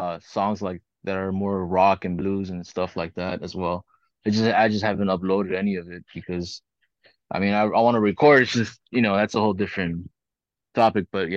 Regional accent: Huntington Park, California, United States; I grew up more around the Huntington Park area.

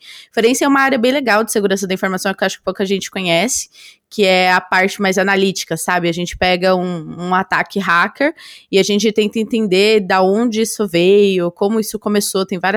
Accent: São Paulo, Brazil; tenho 25 anos, sou aqui de São Paulo, capital.

